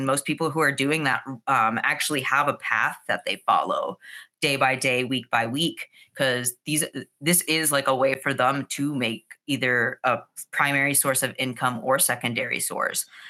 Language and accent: English; Texas, United States; now in New York, United States; when I first moved to New York, so I've been in the city for about 3 years and I came from Texas.